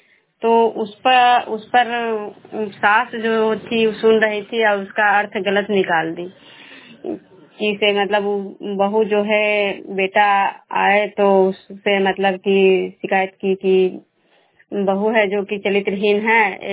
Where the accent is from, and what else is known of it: Bishnupur, Bihar, India